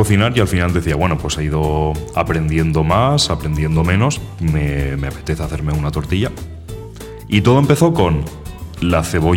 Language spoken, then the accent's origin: Spanish; Biar, Valencian Community, Spain; soy de Viar, ¿eh?